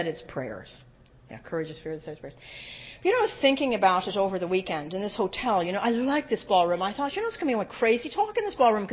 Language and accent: English; Ireland; I'm Irish.